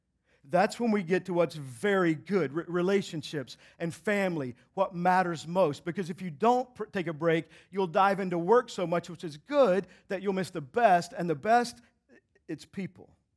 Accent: Texas, United States; sometimes I have certain phrases I say that I grew up in Texas, I got them from there.

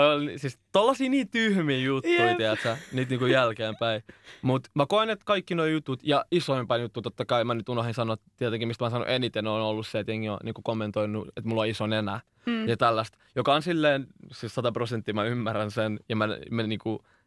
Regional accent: Iraq; Finnish is a second language; now in Finland; mä oon Irakista itse alun perin

